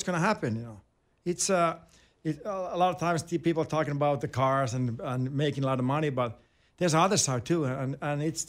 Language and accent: English; Finland; English is a second language; growing up in Finland